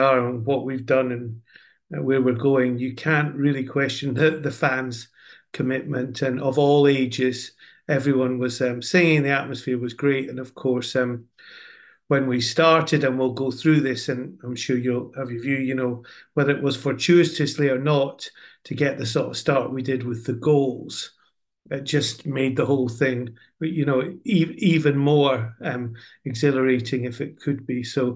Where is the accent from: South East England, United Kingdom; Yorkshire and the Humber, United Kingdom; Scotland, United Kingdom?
Scotland, United Kingdom; And I'm Scottish, so, you know, I've lived with the hope with the Scottish national team